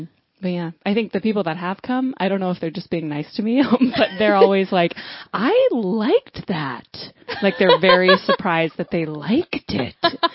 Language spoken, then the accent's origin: English; Dallas, Texas, United States; Well, as you know, I grew up in Dallas.